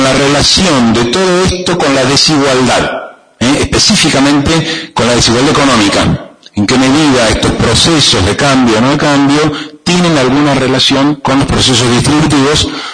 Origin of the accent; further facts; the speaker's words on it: Morón, Buenos Aires Province, Argentina; años vivo en la capital y enseño en la Universidad de Buenos Aires, tengo mi corazoncito en la provincia de Buenos Aires porque soy de la provincia de Buenos Aires, pasé toda mi infancia y juventud en Morón, de donde soy